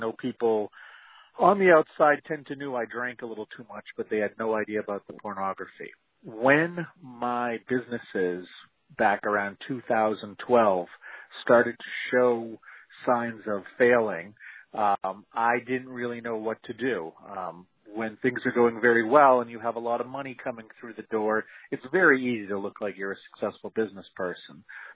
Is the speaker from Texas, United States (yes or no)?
no; Maine, United States; As you mentioned … I am from the Central Maine area.